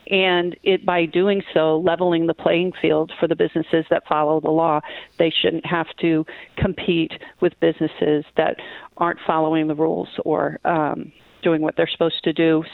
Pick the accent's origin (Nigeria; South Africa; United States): United States; New Hampshire; I grew up in New Hampshire, the other state without a sales tax